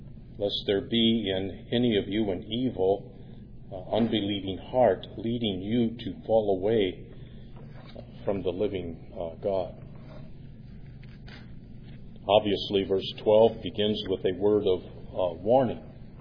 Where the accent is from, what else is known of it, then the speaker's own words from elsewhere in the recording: Michigan, United States; I grew up in Michigan, and about this time of year, in that part of the country, maybe a little later, you start thinking about tornadoes.